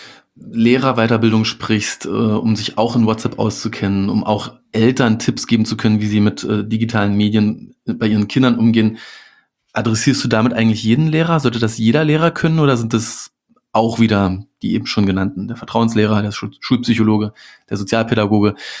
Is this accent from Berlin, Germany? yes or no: yes; Berlin, Germany; Dann freuen wir uns als Berliner, euch bald an den Bushaltestellen zu sehen.